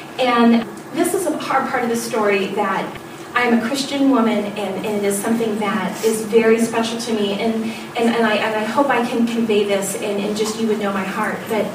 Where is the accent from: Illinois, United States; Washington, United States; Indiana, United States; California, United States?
Indiana, United States; Terre Haute; moved away as an adult; also born or lived in Dallas, Texas; quickly we were taken away from Terre Haute, which was my hometown. Tony's job took us to Dallas, Texas, the big city, and stretched us a lot. 20, 21 years old when we moved